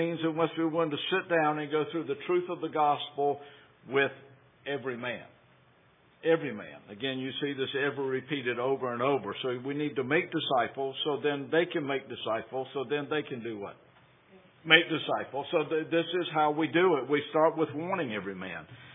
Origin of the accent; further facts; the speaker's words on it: the South, United States; I'm from the South. I slur my words. I talk fast.